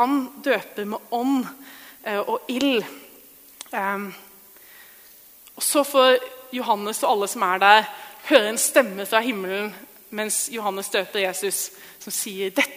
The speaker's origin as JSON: {"language": "Norwegian", "region": "Oppland", "country": "Norway", "said": "Jeg fortalte om der jeg kommer fra, Oppland, det er ikke akkurat bibelbeltet."}